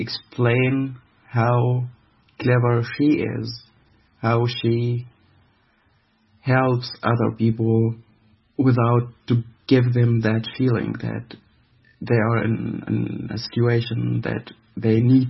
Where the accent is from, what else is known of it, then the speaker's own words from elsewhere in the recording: Syria; I'm from Syria and I'm a refugee.